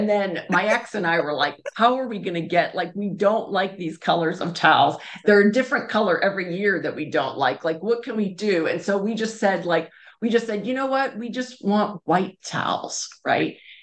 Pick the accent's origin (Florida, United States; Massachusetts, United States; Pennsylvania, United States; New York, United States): Pennsylvania, United States; Pittsburgh; I always think it's nice because I grew up in Pittsburgh.